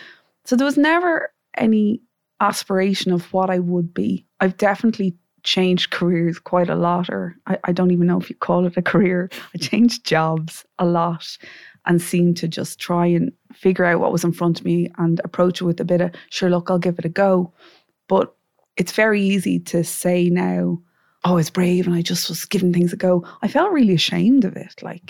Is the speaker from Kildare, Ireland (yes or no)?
yes; Leixlip, Kildare, Ireland; I'm from Leixlip in County Kildare. It's obviously not by the sea